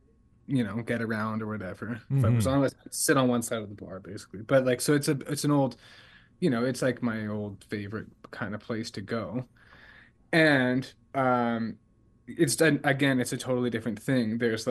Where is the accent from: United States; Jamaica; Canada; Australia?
Canada; Matlock, Manitoba; also born or lived in Gimli; I grew up in Matlock and Gimli